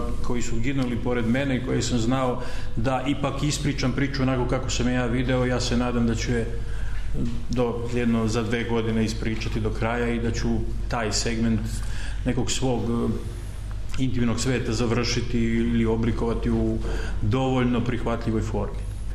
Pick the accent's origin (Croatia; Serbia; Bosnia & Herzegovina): Croatia; born there; da sam rođen u Hrvatskoj, u vojnoj krajini